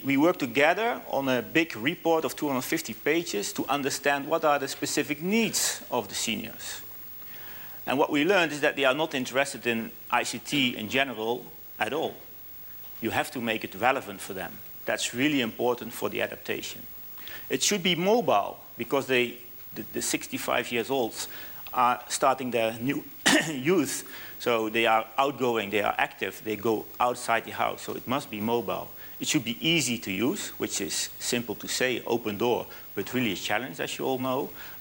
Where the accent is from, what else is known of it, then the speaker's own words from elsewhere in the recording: Netherlands; English is a second language; I'm from the Netherlands, so sorry for my English.